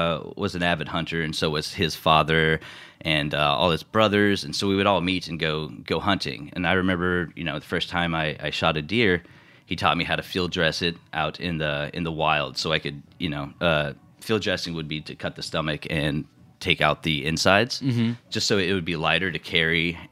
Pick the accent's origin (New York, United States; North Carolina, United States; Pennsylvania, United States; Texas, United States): Texas, United States; Houston; also born or lived in San Antonio; I'm from Houston, Texas.